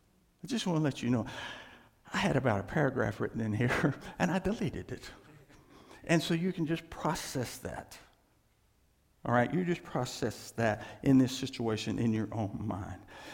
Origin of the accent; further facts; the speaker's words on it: Texas, United States; You know, I grew up in West Texas